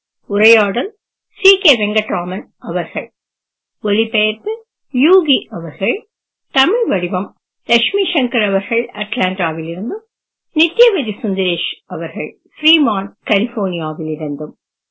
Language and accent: Tamil; Sembanarkoil, Tamil Nadu, India; born there; also born or lived in Thanjavur; நான் என் அம்மா ஊராகிய செம்பனார் கோவிலில் பிறந்தேன்.